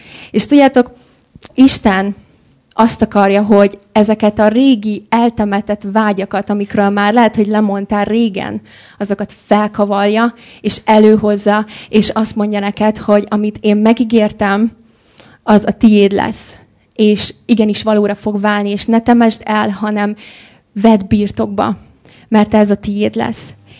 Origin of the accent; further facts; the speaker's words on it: Budapest, Hungary; Budapesten az Agapé gyülekezetben nőttem fel